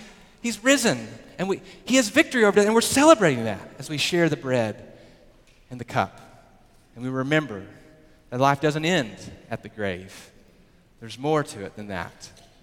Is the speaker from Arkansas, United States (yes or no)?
yes; Searcy, Arkansas, United States; there was a girl who I grew up with in Searcy, Arkansas